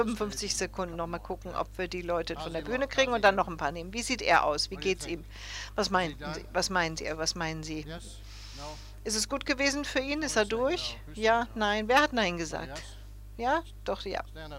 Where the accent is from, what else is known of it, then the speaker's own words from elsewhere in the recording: southern Sweden, Sweden; German is a second language; Ja, ich bin aus Schweden, aus Südschweden. Wunderbares, wunderschönes Südschweden.